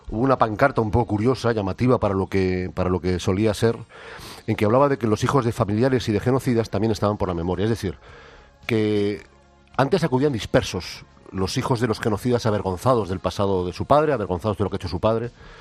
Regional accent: Spain; de la cual nosotros como españoles somos partícipes

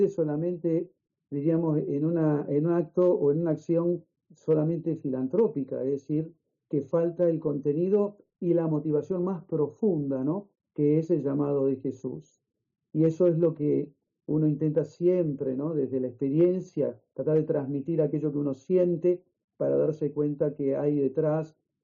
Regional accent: Uruguay; Soy de la República Oriental del Uruguay.

